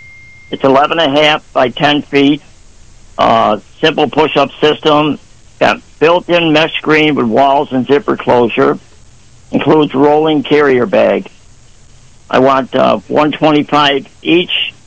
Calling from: Warsaw, New York, United States

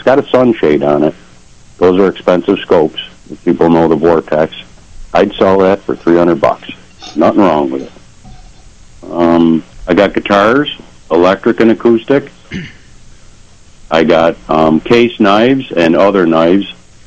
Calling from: Attica, New York, United States; Attica, Jim. Good morning.

